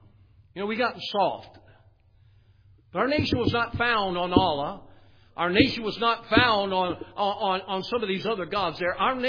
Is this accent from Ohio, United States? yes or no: no; Chicago, Illinois, United States; I grew up in Chicago. There was Chinatown.